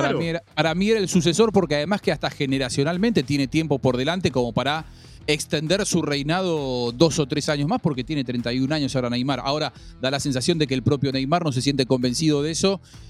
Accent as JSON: {"language": "Spanish", "country": "Argentina", "said": "más allá de que como argentino uno tiene hasta el costado un poco romántico de decir el mejor es Messi"}